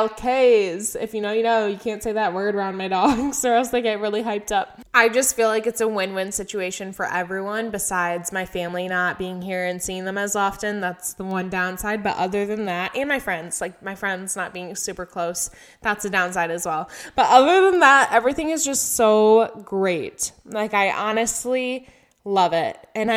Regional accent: Michigan, United States; now in Arizona, United States; Like, I'm from Michigan. It is humid as heck there, and I thought I hated the humidity.

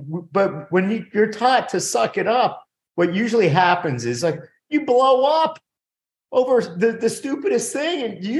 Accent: United States; Now, growing up in America, isn't it tough, though, when we were always raised, suck it up.

